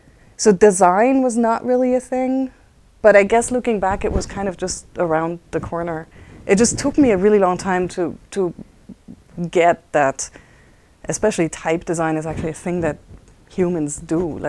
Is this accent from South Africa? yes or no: no; Basel, Switzerland; I grew up just outside of Basel. Mm-hmm. And Basel is like the third biggest city in Switzerland, but Swiss cities are pretty small.